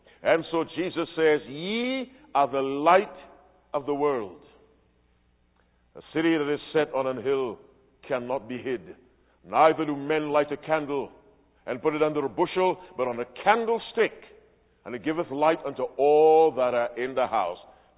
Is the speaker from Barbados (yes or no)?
yes; Barbados; As a boy, growing up in Barbados.